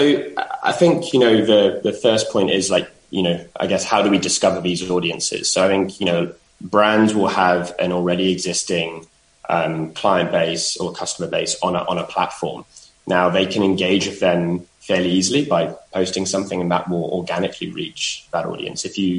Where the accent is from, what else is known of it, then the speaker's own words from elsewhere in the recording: London, United Kingdom; And I'm trying not to introduce my bias here of being a Londoner.